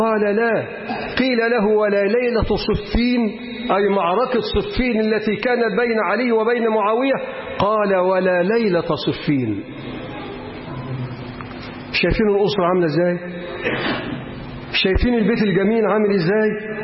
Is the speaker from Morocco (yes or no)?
no; Egypt; اللهم اجعل بلدنا مصر بلد أمن وأمان ورخاء واستقرار